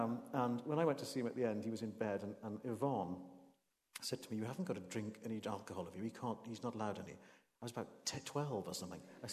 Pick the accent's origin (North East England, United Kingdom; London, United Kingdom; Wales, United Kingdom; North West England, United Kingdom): Wales, United Kingdom; I grew up on Anglesey, so it's the closest university.